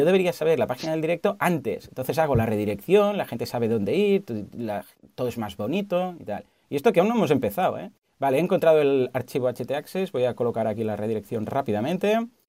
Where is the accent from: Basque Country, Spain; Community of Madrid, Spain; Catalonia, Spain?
Catalonia, Spain; somos catalanes y tenemos que ahorrar.